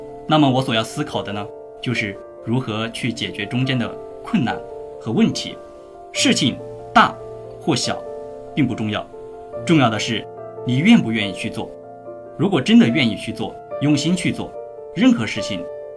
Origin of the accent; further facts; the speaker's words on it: Xiaogan, Hubei, China; 我的家乡 在董永故里湖北孝感，是一个孝子之乡，有着源远流长的孝文化。但是呢，我们当地也有一个明显的特征，就是务工人员特别多。